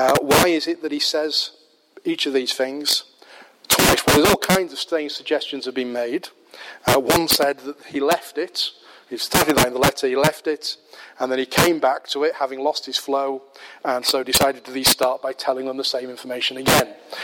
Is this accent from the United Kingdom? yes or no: yes; Yorkshire and the Humber, United Kingdom; when I grew up in Yorkshire, I was familiar with the dialect that was used in that particular time.